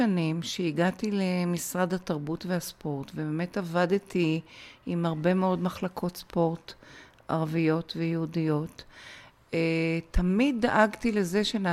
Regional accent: Ayelet HaShahar, Northern District, Israel; גדלתי בקיבוץ איילת השחר. אותו הקים הסבא שלי שעלה ב-1914 לישראל, וב-1917 הקים את קיבוץ איילת השחר.

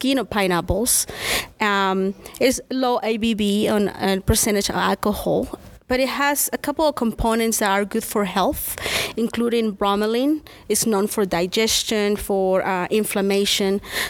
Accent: southern Mexico, Mexico; English is a second language; now in United States; So yes, I'm originally from Mexico, in the south part of Mexico.

